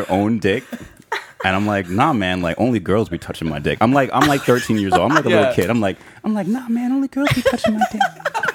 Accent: New York City, New York, United States; So I grew up in Harlem, and it wasn't really that much of a religious environment.

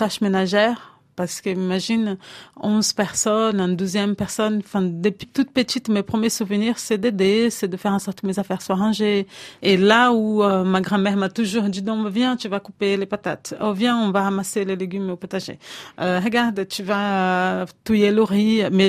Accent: Brazil; French is a second language; moved away as an adult; now in France; quand j'ai quitté le Brésil, j'ai laissé un enfant derrière moi. Je pouvais pas l'amener avec moi. En fait, venir en France, c'était pouvoir l'offrir un avenir, mais dans l'idée, c'est je viens, j'apprends à parler français

